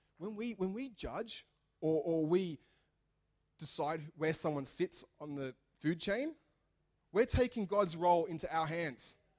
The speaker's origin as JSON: {"language": "English", "country": "Australia", "said": "we are so blessed to live in Australia. I'm an Aussie to the core."}